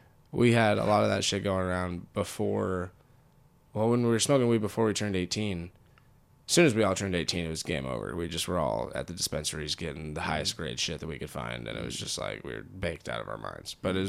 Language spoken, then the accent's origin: English; California, United States; I grew up in California, so it's a little, it's kind of, I mean, you know, you're in Berkeley, it's there, yeah.